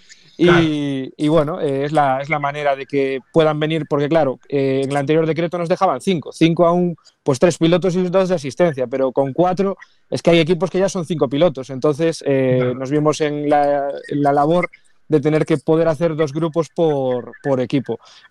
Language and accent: Spanish; Galicia, Spain; como somos gallegos y como en Galicia hay muchísima afición